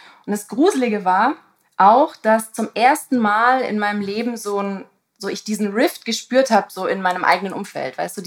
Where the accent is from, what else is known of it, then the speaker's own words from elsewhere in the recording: Tübingen, Baden-Württemberg, Germany; now in Hamburg, Germany; Also ich komme aus der Ecke.